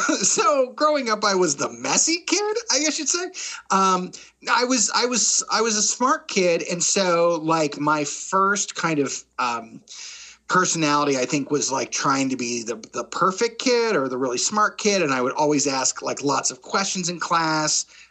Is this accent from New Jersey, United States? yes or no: yes; Woodstown, New Jersey, United States; also born or lived in Rochester, New York; But then I actually grew up in southern New Jersey in Woodstown, like less than an hour away from Philly Comedy Sports.